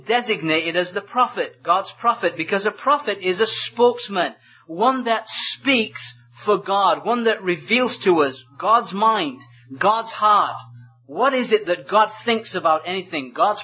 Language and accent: English; United Kingdom; now in United States; because I'm still a Brit, I haven't got American citizenship yet. I'm in the process of getting it, but I haven't got it yet, so I'm still British.